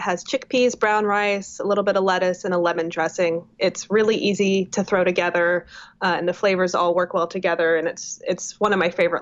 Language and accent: English; Illinois, United States; moved away as an adult; now in California, United States; I grew up in Illinois. I lived in Illinois until I was well into my 20s. And so avocados were never in season for me. And so moving to California